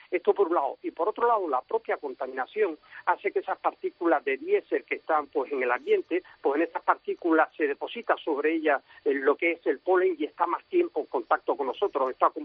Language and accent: Spanish; Canary Islands, Spain; hay una incidencia muy leve de alergia a la gramínea en mi tierra, en Canarias